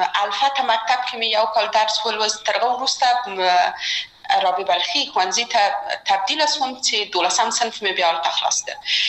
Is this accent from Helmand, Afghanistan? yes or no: no; Kabul, Afghanistan; یو خو موږ د مکرایانو په ساحه کې لوی شوي وو، هلته زموږ بلدتیا ډېره زیاته وه.